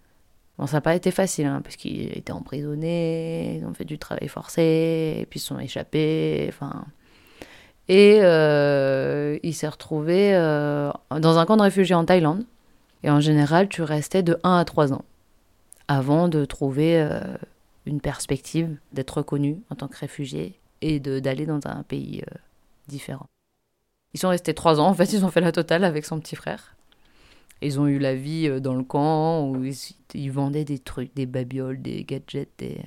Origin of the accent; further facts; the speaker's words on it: Aulnay-sous-Bois, Île-de-France, France; also born or lived in Villepinte; Je suis née à Villepinte et j'ai grandi à Aulnay-sous-Bois, dans le 93, Seine-Saint-Denis, dans la région parisienne. Mon enfance, c'était dans les années 90, quoi.